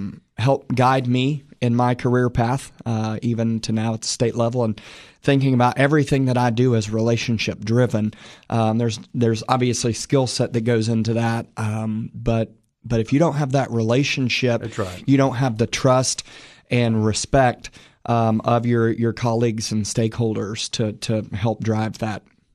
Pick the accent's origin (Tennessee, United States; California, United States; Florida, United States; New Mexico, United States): Tennessee, United States; Cookeville; Growing up in Cookeville, not thinking about